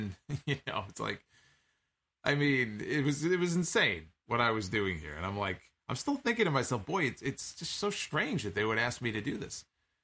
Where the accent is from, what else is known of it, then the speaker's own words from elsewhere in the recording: Lockport, Illinois, United States; CM Punk went to Lockport Township High School in my hometown.